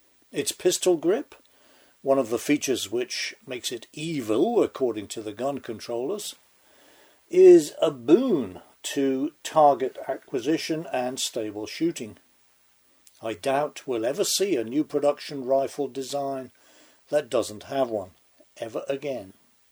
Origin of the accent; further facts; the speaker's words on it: England, United Kingdom; now in United States; I've been a US citizen for 11 years now, but I was born and raised English. As English as it is possible to be, in fact.